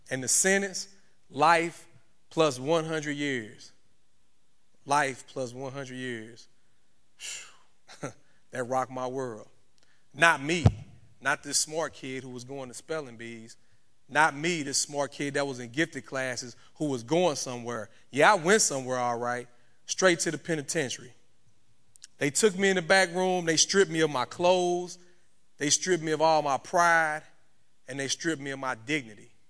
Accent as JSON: {"language": "English", "town": "East St. Louis", "region": "Illinois", "country": "United States", "tie": "born or raised there", "said": "Growing up in East St. Louis, Illinois, I know it may sound like I'm a little farther south than that, but from East St. Louis, Illinois, all I grew up knowing was gangs, drugs, fights, stabbings, robberies"}